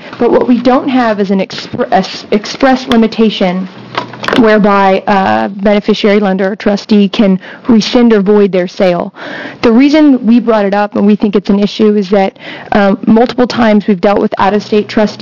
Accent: Eugene, Oregon, United States; I come from Eugene, Oregon. I'm an attorney down there.

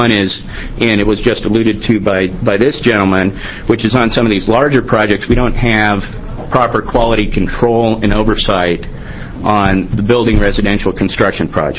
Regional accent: Portland, Oregon, United States; I'm a lawyer from Portland. My law firm has about six lawyers in it, and we do almost exclusively construction defect litigation. I come from Oregon. I have a degree in civil engineering.

